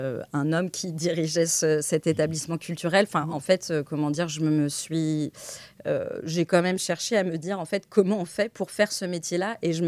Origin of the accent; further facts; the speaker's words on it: Cholet, Pays de la Loire, France; Bah, du coup, je suis originaire de Cholet, dans le Maine-et-Loire.